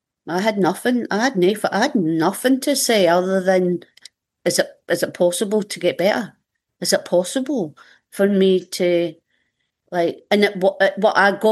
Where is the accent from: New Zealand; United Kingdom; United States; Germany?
United Kingdom; Scotland; now in Melbourne, Australia; I got to be known as the Scottish woman who did the angry shares